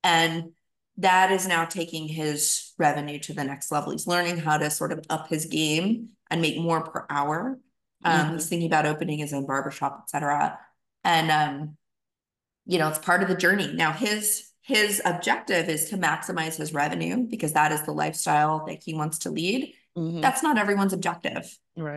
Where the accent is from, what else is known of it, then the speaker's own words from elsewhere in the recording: Dublin, California, United States; I'm from the Bay. I'm from the East Bay. I grew up in East Bay. I grew up in Dublin, California.